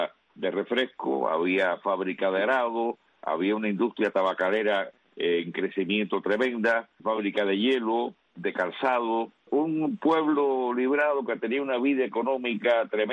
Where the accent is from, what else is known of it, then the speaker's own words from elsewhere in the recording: Remedios, Villa Clara, Cuba; born there; also born or lived in Camajuaní; yo nací en Remedio, pero para mí Camajuaní es muy importante en mi vida. Entonces yo pasaba todas mis vacaciones desde Camajuaní. conozco al pueblo como la palma de mi mano.